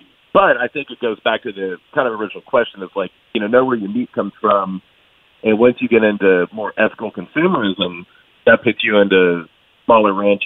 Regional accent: Jordan; the kind of stuff that I grew up eating in Jordan as well

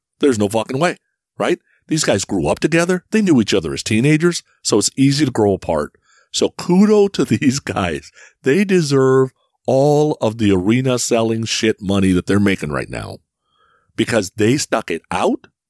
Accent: San Francisco, California, United States; And yes, I grew up in San Francisco

